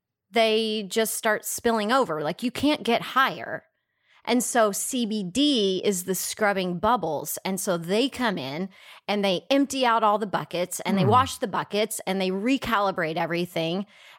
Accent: Texas, United States; Hell, I'm from Texas. I'm not offended.

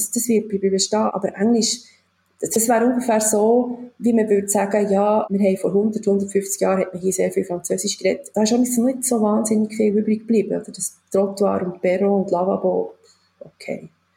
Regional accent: Bern, Switzerland; Aber wie man hört, komme ich ja selber aus dem Raum Bern.

